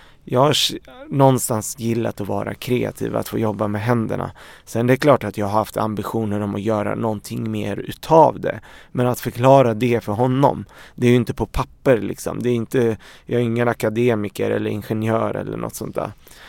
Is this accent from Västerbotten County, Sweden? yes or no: no; Örebro, Örebro County, Sweden; also born or lived in Beirut, Lebanon; Och vi kom ju till Sverige 1990. Och då var jag 6 år gammal. Vi flyttade direkt till Örebro. Och det är där jag är uppvuxen.